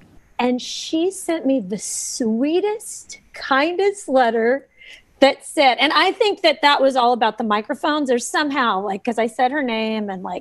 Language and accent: English; the South, United States; and I grew up in the South. and I grew up with all kinds of people.